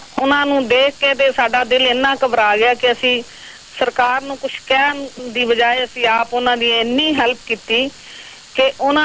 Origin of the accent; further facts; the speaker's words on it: Punjab, India; ਅਸੀਂ ਜਦੋਂ ਦਿੱਲੀ ਵਿੱਚ ਦੇਖਿਆ, ਅਸੀਂ ਪੰਜਾਬ ਦੇ ਰਹਿਣ ਵਾਲੇ ਸੀ